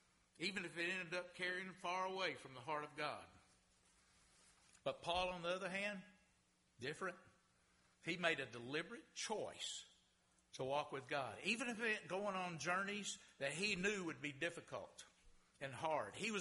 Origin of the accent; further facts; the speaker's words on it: Texas, United States; When I was a little boy, growing up in Texas, I was a little boy, and my granddad, he'd take me fishing with him with a cane pole to a big tank, big water hole on his farm